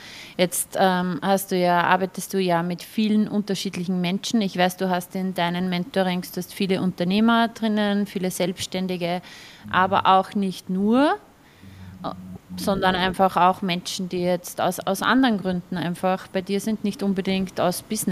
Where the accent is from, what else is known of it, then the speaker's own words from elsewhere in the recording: Upper Austria, Austria; Ich bin auch eine Oberösterreicherin.